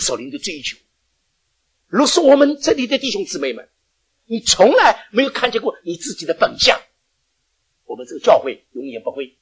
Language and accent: Chinese; Shanghai, China; 我说的我们上海人呢真喜欢讲一句话，死路一条。